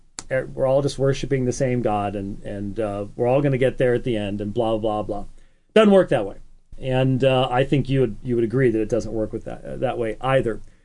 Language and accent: English; Scotland, United Kingdom; Now, being Scottish, yeah, being Scottish, I would be like, yeah